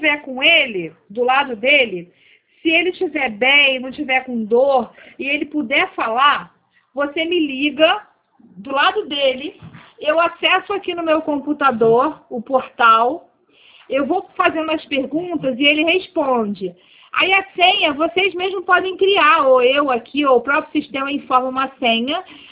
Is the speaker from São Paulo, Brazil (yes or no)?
no; Rio de Janeiro, Brazil; Sou do Rio, sim.